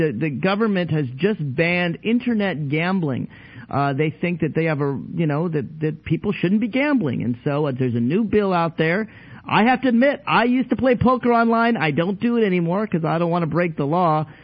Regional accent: Tennessee, United States; I'm from Tennessee. I'm a big fan of Jack Daniels.

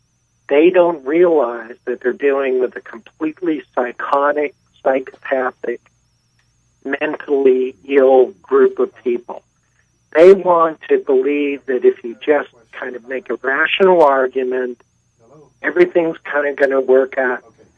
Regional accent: Arizona, United States; Okay. I've called in before. I grew up in Arizona.

